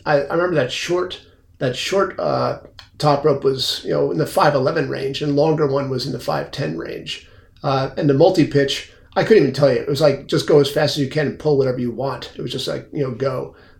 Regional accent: New York, United States; I'm from New York.

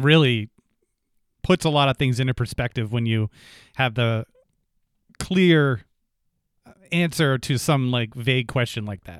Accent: New Hampshire, United States; I grew up in New Hampshire, but we all heard the same music coming out of the same cars when they're pulling up to high school

